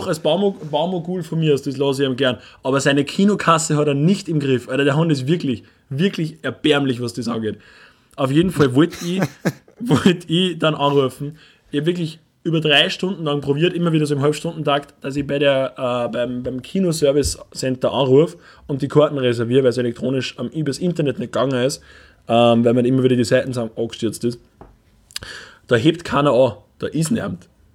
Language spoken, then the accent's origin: German; Upper Austria, Austria; wir als Oberösterreicher, die in einer von den ödesten Städten in Österreich wohnen